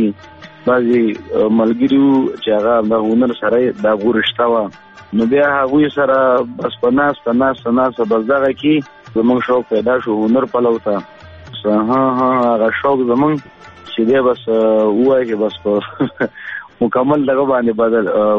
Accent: Peshawar, Khyber Pakhtunkhwa, Pakistan; also born or lived in Afghanistan; یو بل علاقه ده چې د پچیر اګام په نوم یادیږي نغې علاقه سره زما تعلق دی او پیدایش او د تعلیمي زده کړې هنري زده کړې باندې په پیښور کې کړي وي.

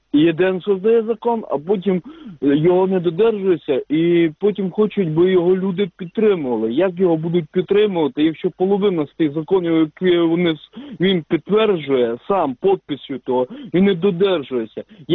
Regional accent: Zakarpattia Oblast, Ukraine; я з Закарпатської області.

